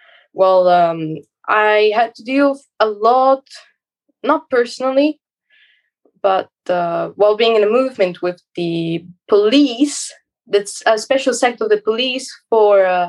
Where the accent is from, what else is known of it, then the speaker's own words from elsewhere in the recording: Italy; But in Italy, at least, we are very separate from Antifas and fascists.